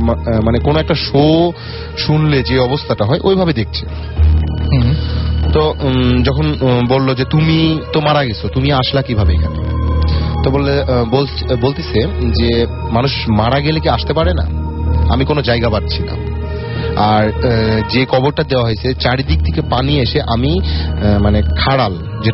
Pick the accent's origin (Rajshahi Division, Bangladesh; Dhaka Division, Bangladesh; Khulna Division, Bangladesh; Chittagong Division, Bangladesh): Rajshahi Division, Bangladesh; তো আমরা খুব তাড়াতাড়ি আমাদের গ্রামের বাসায় চলে আসি, রাজশাহীতে আমার গ্রামের বাসা।